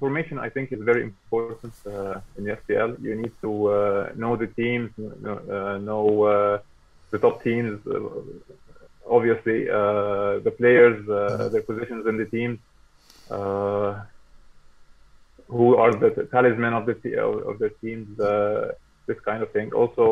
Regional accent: Egypt; I'm from Egypt. Yeah. I'm joining from Egypt, yeah.

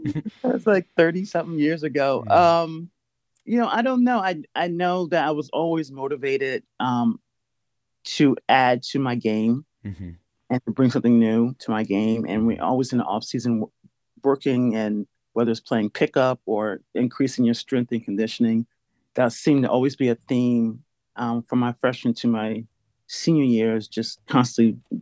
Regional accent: Delaware, United States; now in Seattle, United States; I'm from Delaware. Mm-hmm. Although I live in Seattle now

